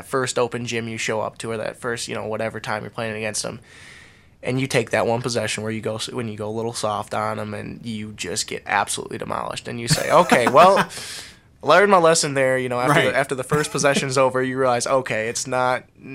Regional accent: Grand Ledge, Michigan, United States; And then the first year it was in my hometown, Grand Ledge, right on the football field.

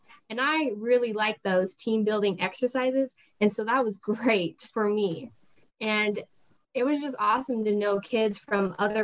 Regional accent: Pleasant Plains, Illinois, United States; also born or lived in Peoria / Quincy; I was born in Peoria, and then as a baby, I moved to Quincy, and then I started kindergarten in Pleasant Plains. So I would call Pleasant Plains my hometown

